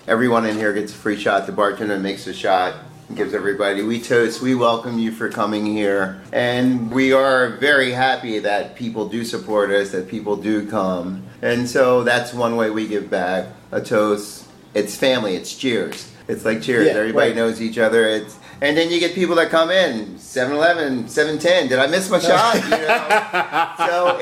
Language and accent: English; Trenton, New Jersey, United States; I was born and raised in Trenton, Ewing. Graduated from Ewing High. I'm going to tell my age in 81. I left to go to college. Didn't come back for 30 years.